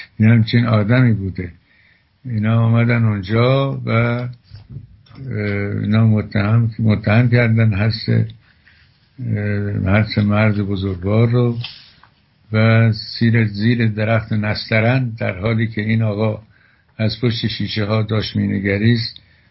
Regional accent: Iran; ما همه ایرانی هستیم، زاده این سرزمین و اجداد ما هم چنین بوده

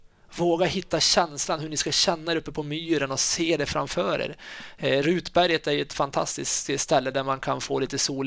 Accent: Sweden; Men som svensk är ju, tycker jag att det är lite roligare när det vinner någon svensk kille eller en svensk tjej

